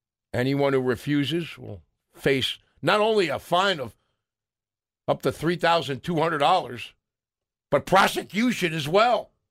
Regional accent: United States; But when you go to different places, you realize, boy, I'm glad I'm American.

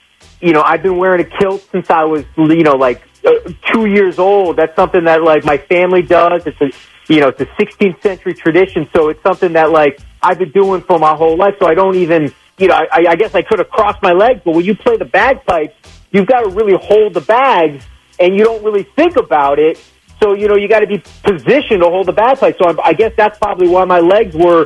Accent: Somerville, United States; born there; also born or lived in Scotland; I was born in Somerville

